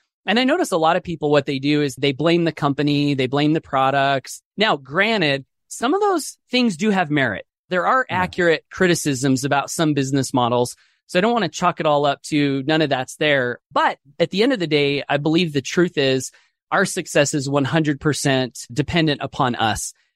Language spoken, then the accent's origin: English; Idaho, United States; I grew up here in Southeast Idaho, single parent family, wanted to be successful.